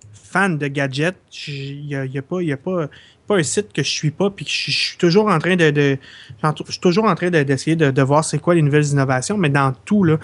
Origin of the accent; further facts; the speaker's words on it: Quebec, Canada; Je suis québécois, je m'intéresse à ça.